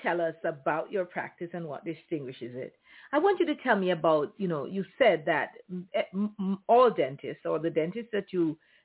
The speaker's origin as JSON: {"language": "English", "country": "Jamaica", "tie": "born or raised there", "said": "I grew up in Jamaica."}